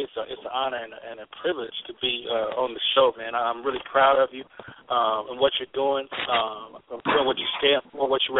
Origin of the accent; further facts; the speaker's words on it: Muskogee, Oklahoma, United States; home is where the heart is, and that's in Muskogee, Oklahoma. I grew up in Muskogee, Oklahoma, went to Muskogee High School